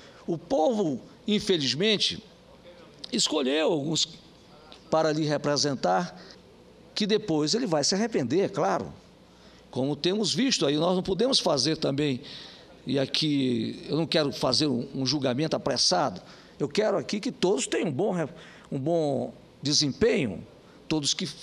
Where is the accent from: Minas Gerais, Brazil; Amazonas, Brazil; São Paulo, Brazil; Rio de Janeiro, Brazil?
Amazonas, Brazil; Manaus; Eu saio e sou do estado do Amazonas, nasci em Manaus